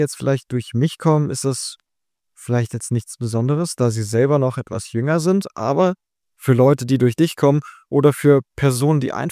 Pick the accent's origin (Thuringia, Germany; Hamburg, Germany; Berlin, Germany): Berlin, Germany; geboren bin ich 2006 in Berlin. Ich bin aufgewachsen, auch in Berlin und hatte eine sehr, sehr gute Kindheit.